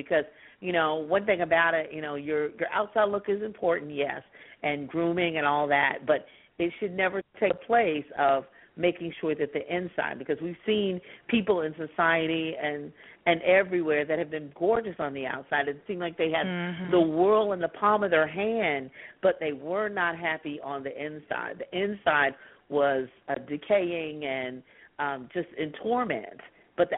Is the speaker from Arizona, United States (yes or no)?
no; Louisville, Kentucky, United States; Cincinnati's 100 miles from my hometown, Louisville, so that's kind of the tri-state area, Louisville, Cincinnati, Indianapolis.